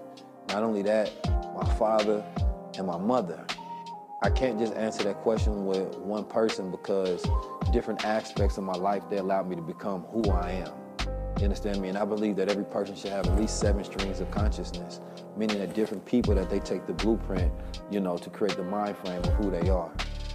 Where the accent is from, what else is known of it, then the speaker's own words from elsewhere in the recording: St. Louis, Missouri, United States; When I was younger, and … growing up in St. Louis